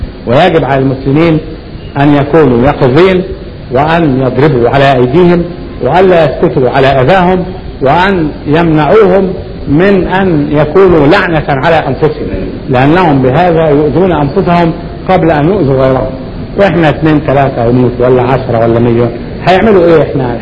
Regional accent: Upper Egypt, Egypt; انا اعرف ان احنا عندنا في الصعيد

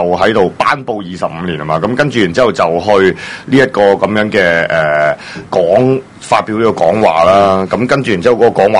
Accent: Hong Kong; 好違反我哋香港人認知嘅一啲概念啦

